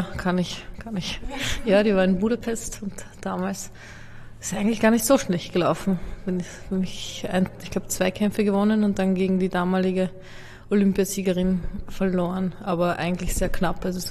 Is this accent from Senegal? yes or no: no; Austria; also born or lived in Slovakia; Also ich bin in der Slowakei geboren und wie ich 5 war, sind wir, also meine Eltern und wir Kinder sind nach Österreich gezogen.